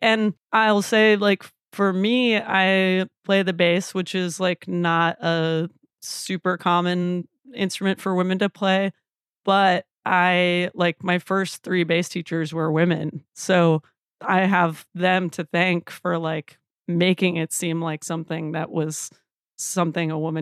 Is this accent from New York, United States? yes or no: no; Iowa City, Iowa, United States; born or raised there